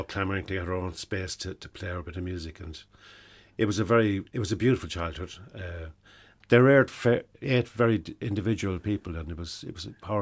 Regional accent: Ennis, County Clare, Ireland; We grew up in Ennis in County Clare in St. Michael's Villas. There was 8 of us and we were all musicians.

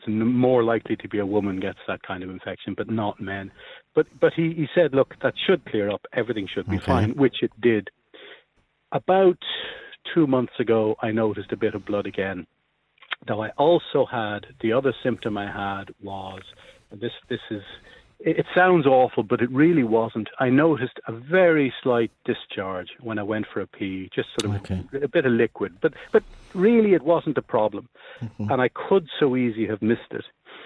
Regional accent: Ireland; And I drank the same as most Irish people, but funnily enough, gave it up more or less in the last couple of years.

